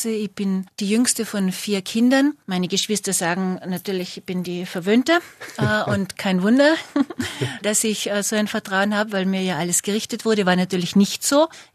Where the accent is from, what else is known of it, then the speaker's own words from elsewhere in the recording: Götzens, Tyrol, Austria; Ich komme aus Götzens, also vom Dorf, und das möchte ich nicht missen, weil das Dorf ist eine ganz besondere Gemeinschaft.